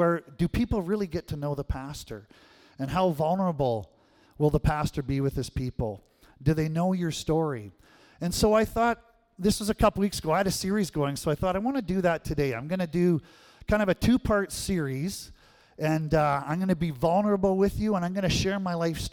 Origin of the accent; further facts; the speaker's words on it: Binscarth, Manitoba, Canada; I grew up in a little village called Binscarth. We were really close to Russell, which is the home of Theron Fleury, the famous hockey player